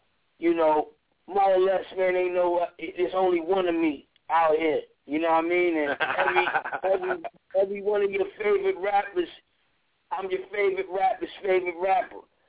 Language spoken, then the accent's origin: English; Brooklyn, New York, United States; Well, I'm from Brownsville, you know, Brooklyn, you know what I'm saying? And my projects grew up around nothing but poverty and drugs and violence.